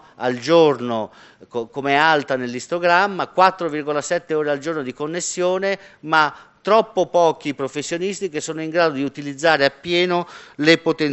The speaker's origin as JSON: {"language": "Italian", "region": "Calabria", "country": "Italy", "said": "Io vengo dalla Calabria"}